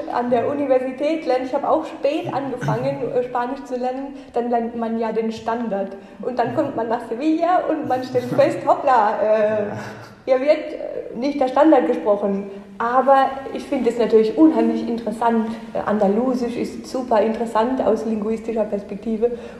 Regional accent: Germany; accent: Badisch or Pfälzisch; now in Spain; Ja, Deutsch ist meine Muttersprache, eigentlich mein Dialekt, Badisch oder Pfälzisch.

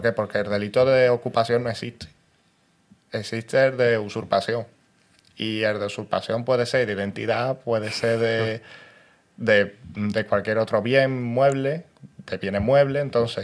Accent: Seville, Andalusia, Spain; soy de Triana, pero al final vivo en un piso chico que está pensado para dos personas viviendo con siete personas.

